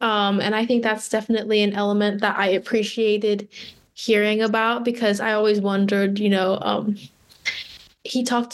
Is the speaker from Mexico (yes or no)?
no; Bangkok, Thailand; also born or lived in Bloomington, United States; I grew up in two places. So I grew up in Bloomington, but also in Thailand. So obviously back home in Thailand, we are the majority. So there isn't really like, race wasn't really something that I had on my mind when I was in Bangkok, Thailand.